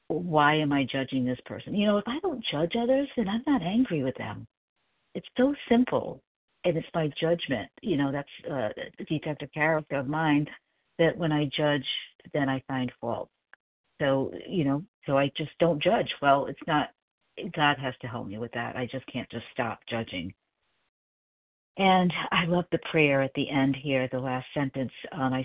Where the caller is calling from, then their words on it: South Carolina, United States; in South Carolina, and gratefully recovering from compulsive overeating.